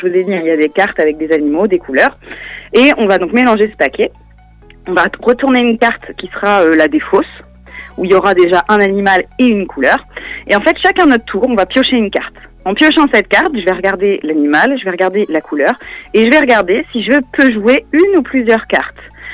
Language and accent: French; Le Havre, Normandy, France; Je suis du Havre, hein, quand même.